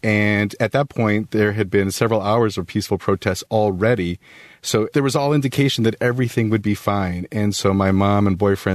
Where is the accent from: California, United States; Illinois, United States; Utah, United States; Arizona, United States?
Arizona, United States; I think I'm kind of still stunned that that happened in my hometown. The mood is somewhere between shock and anger and disgust and disbelief, I would say. What's painful for me as an Arizonan is that everyone was out there peacefully demonstrating.